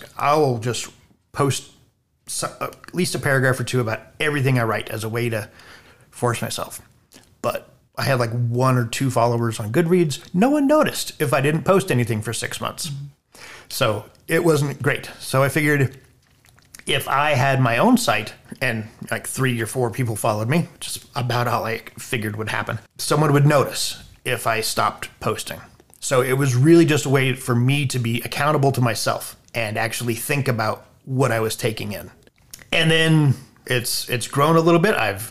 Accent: Idaho, United States; I was born in North Idaho. My parents moved around a lot when I was a child through various parts of the state. Landed in Payette in early 80s and just have stayed in this area since then

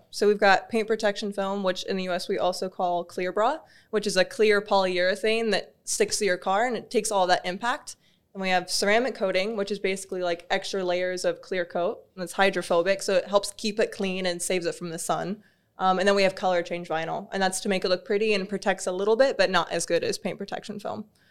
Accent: Florida, United States; accent: American; Yeah, I'm from Florida.

